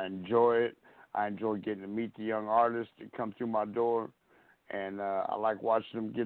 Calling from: Emerald Grove Heights, Minnesota, United States; Yo, yo, yo … Emerald Grove Heights, Minnesota, in the building

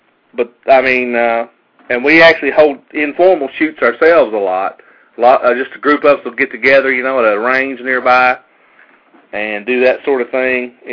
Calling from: Cleveland, Tennessee, United States; I'm in actually southeast Tennessee, a little town called Cleveland, just above Chattanooga.

